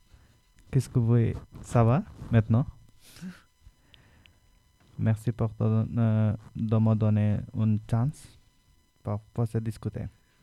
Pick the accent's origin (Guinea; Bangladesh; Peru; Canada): Bangladesh; French is a second language; now in France; j'étais 17 ans. Je viens de Bangladesh. Je suis Bangladesh, Bengali. Je suis parlé anglais, français.